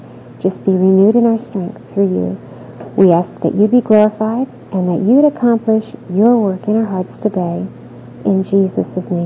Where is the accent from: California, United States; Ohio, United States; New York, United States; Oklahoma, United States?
Oklahoma, United States; Oklahoma City; I'm from Oklahoma City, and I live there with my husband John and our two children